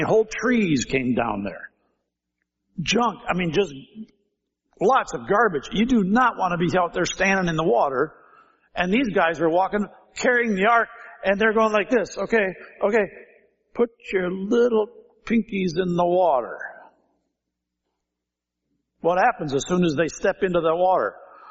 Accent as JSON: {"language": "English", "town": "St. Paul", "region": "Minnesota", "country": "United States", "tie": "born or raised there", "said": "I grew up in St. Paul, right on the cliffs there, on the east side, looking down at the Mississippi River."}